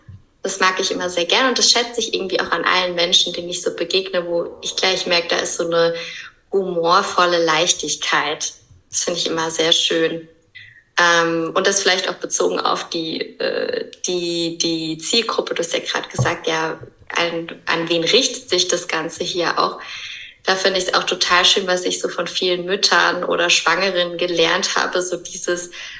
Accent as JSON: {"language": "German", "town": "Höhr-Grenzhausen", "region": "Rhineland-Palatinate", "country": "Germany", "also_born_or_lived": "Cologne, Germany", "said": "Haben vorher in Köln gewohnt, ursprünglich komme ich aber aus dem Westerwald"}